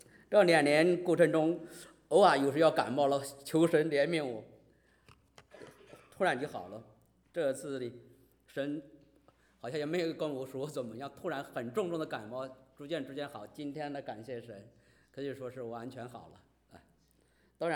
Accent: China; born there; 我们在中国大陆出生

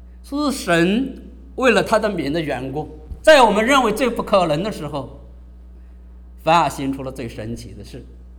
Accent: Lu'an, Anhui, China; 我家是安徽人，在安徽六安，合肥西边，在安徽、河南和湖北三省交界，大别山区，老区，很贫穷的地方。

